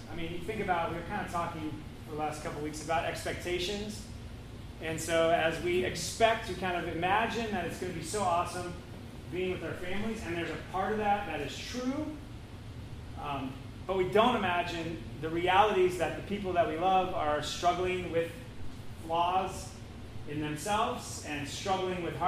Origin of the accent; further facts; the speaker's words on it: Kirkland, Washington, United States; because of growing up in Kirkland, which suburb of Seattle, where the first Costco was, very first Costco on the planet.